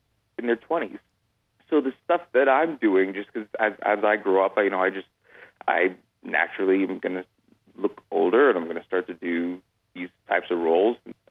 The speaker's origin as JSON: {"language": "English", "town": "New York City", "region": "New York", "country": "United States", "tie": "born or raised there", "said": "And I grew up in Brooklyn around all Puerto Ricans and Dominicans"}